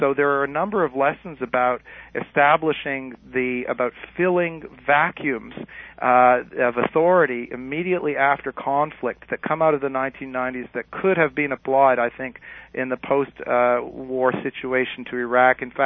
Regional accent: Canada; if you don't mind my saying, as a Canadian

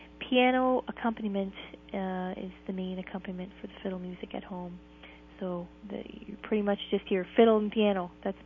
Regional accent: Nova Scotia, Canada; Well, I am from Cape Breton Island, Nova Scotia. That's eastern Canada.

